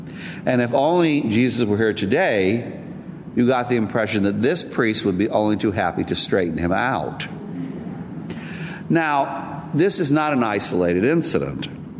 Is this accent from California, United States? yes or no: yes; California, United States; Well, I told you I'm from California. I don't start fights at the table.